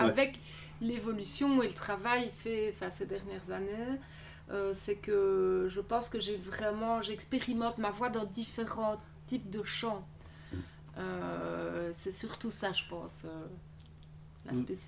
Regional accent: Marche-en-Famenne, Luxembourg, Belgium; now in Spa, Belgium; moi, je proviens de Marche, mais j'ai déménagé du côté de Spa.

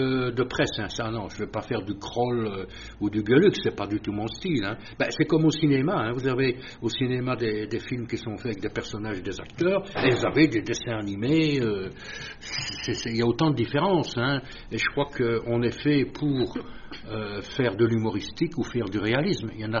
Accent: Liège, Wallonia, Belgium; Donc, je suis né à Liège. Ça situe un peu cette époque. Ma famille est gaumaise. Mon père de Tintigny, ma mère de Jamoigne. mais mon père a eu du travail à Liège. Donc la famille s'est établie là, et j'ai fait mes études à Saint-Luc, à Liège.

